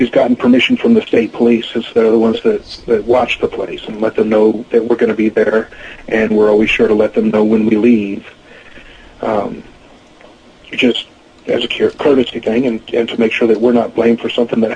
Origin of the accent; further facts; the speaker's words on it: California, United States; I grew up in California, and I've traced back a few of my distant relatives that might have been at Waverly.